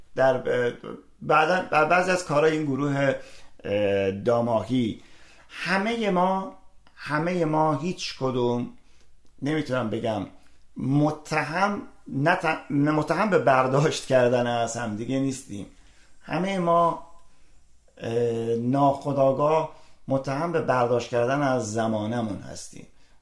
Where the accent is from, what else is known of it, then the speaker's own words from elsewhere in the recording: Iran; moved away; چون من از ایران مهاجرت کردم.